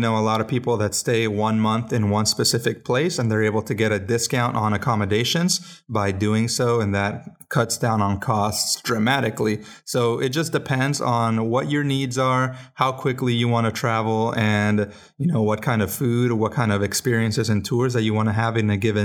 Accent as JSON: {"language": "English", "region": "Colorado", "country": "United States", "said": "We're from Colorado where we're used to the blizzards"}